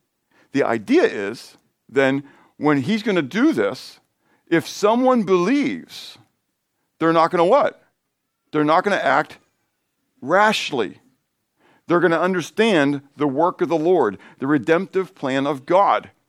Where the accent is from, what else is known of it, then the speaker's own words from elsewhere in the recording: Pittsburgh, Pennsylvania, United States; moved away as an adult; So I'm from Pittsburgh. It's mountains.